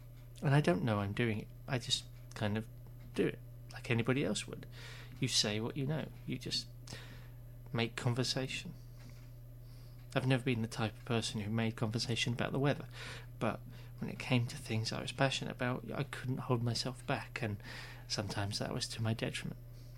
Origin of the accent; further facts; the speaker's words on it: England, United Kingdom; I have next to no education when it comes to English, being English but poorly educated.